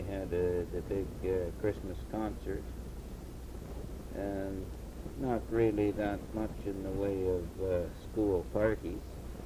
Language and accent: English; Bella Coola, British Columbia, Canada; also born or lived in Vancouver Island; we were moved to Bella Coola. And our grandparents raised us. And that's where I attended all my school years.